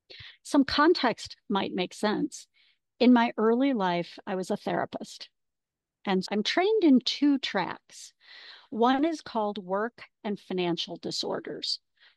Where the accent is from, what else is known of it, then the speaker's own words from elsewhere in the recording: Ontario, Canada; moved away as an adult; now in United States; I'm an original Canadian. I grew up in Ontario, but ended up coming to the U.S. And have been here for most of my adult life.